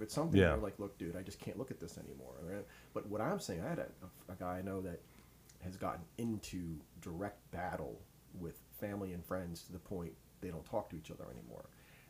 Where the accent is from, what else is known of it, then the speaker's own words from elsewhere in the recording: New York, United States; I'm from New York originally, but I had parents that came from a generation of hard work.